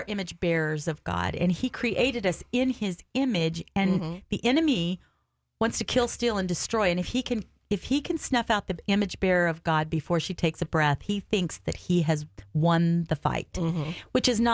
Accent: Missouri, United States; Missouri was also fighting, and I'm from Missouri, so that's where I had my first abortion.

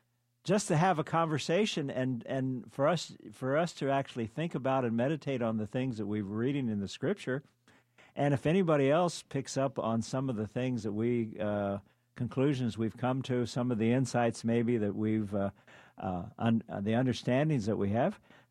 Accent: Germany; also born or lived in Turkey; I grew up living in Germany and Turkey. My dad was in the military.

